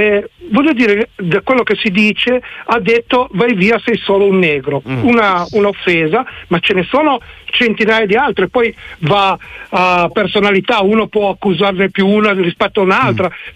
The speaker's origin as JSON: {"language": "Italian", "town": "Genoa", "region": "Liguria", "country": "Italy", "said": "io sono di Genova, quindi tifo per il Genova"}